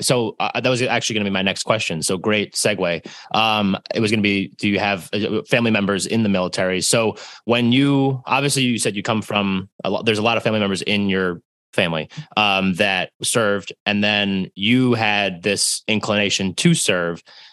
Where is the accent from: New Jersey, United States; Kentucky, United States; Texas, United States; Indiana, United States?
New Jersey, United States; Brick; so born and raised in Jersey, in Brick, still living in Brick with a little bit of a hiatus